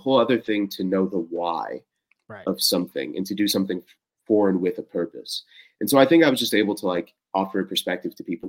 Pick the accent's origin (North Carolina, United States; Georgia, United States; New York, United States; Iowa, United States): Iowa, United States; Waterloo; As a black man that was born in Iowa, I could give you a lush history lesson in our racial disparity in that state. straight up Waterloo, Iowa